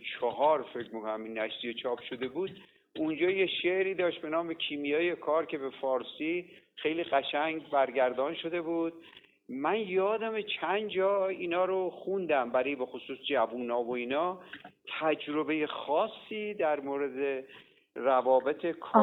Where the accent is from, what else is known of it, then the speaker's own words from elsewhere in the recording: Hamadan, Iran; من همدانی هستم آخه